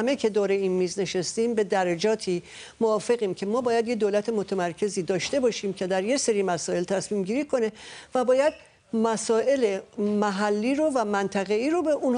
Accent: Tehran, Tehran Province, Iran; یک هویت فارس دارم و با وجودی که در تهران دنیا آمدم و به مدرسه در فارسی یاد گرفتم، چون پدر مادرم در خونه به مازندرانی حرف می‌زدن، من به زبان مازندرانی بلدم حرف بزنم

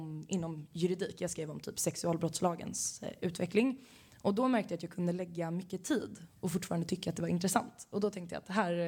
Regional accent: Gothenburg, Västra Götaland County, Sweden; Jag är 23 år och kommer från Göteborg. Det hörs inte så mycket, men jag lovar att jag kommer från Göteborg.

